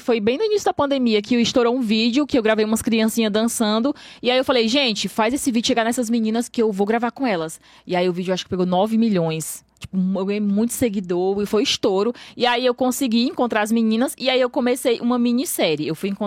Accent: Ceará, Brazil; Eu sou do Ceará, né? Sou cearense, eu moro no interior.

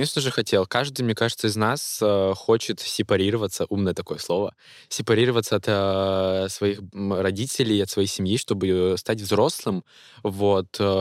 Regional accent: Kaliningrad, Kaliningrad Oblast, Russia; но на всю жизнь я из Калининграда никуда не уеду. Тут морюшка, все родное.

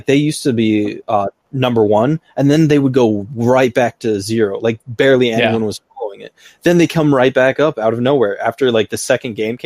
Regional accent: United States; Yeah, we're both American.

